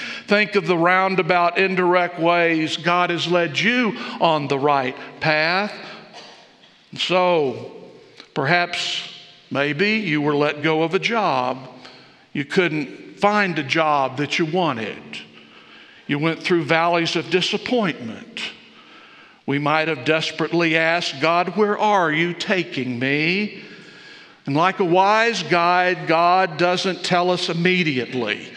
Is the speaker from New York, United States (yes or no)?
no; San Antonio, Texas, United States; I was from Texas, San Antonio. We were visiting our relatives in Amarillo.